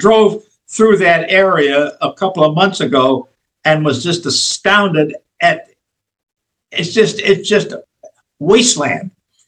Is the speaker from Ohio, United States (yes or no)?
yes; Lorain, Ohio, United States; I was born in the North, and in fact, I lived in Lorain, Ohio. I'm a very old person.